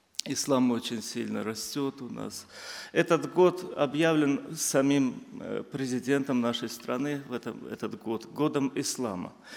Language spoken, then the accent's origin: Russian; Azerbaijan; я родился в Азербайджане, скажу. И родился, и живу, и сам являюсь азербайджанцем.